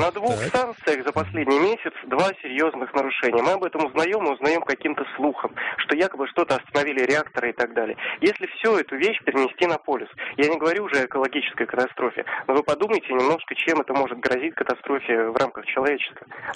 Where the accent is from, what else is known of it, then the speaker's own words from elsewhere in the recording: Moscow, Russia; я из Москвы.